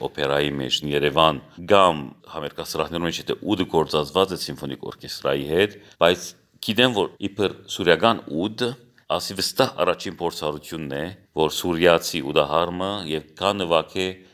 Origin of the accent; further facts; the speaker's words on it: Damascus, Damascus Governorate, Syria; որովհետև իմ հայրը եւ մայրը Դամասկոս ծնած են, ես Դամասկոս ծնած եմ, իմ դադիկներ մեծ հայրս, մեծ մայրս եկած են ասպանության ադեն Սուրիա եւ ոհմտեղ ծանոթացած ընտանիք կազմած են։